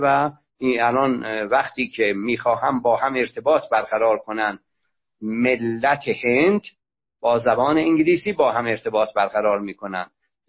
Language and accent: Persian; Ardabil, Ardabil Province, Iran; born there; من متولد اردبیل هستم، در اطراف اردبیل زبانهای مختلف باقی مونده از پهلوی میانه وجود داره